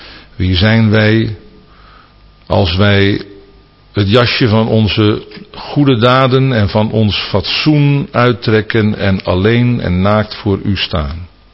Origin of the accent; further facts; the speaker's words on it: Netherlands; Daar zijn wij Hollanders zo goed in.